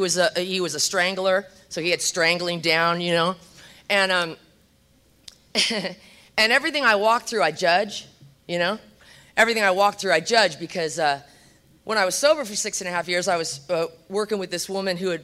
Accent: California, United States

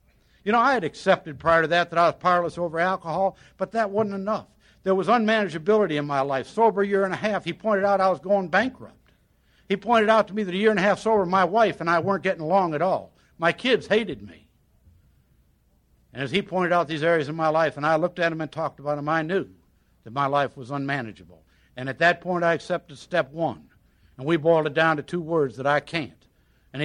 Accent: Cleveland, Ohio, United States; upper middle class family in a suburb of Cleveland, Ohio, a nice suburb. And I don't talk much like I was from Cleveland, but that's where I was from.

